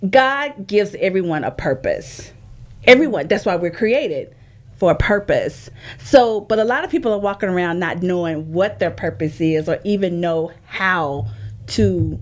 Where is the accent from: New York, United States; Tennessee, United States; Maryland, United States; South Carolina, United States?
Tennessee, United States; Nashville; also born or lived in Tampa; I am from Nashville, Tennessee, but I was in Tampa for a stint and relocated back to Nashville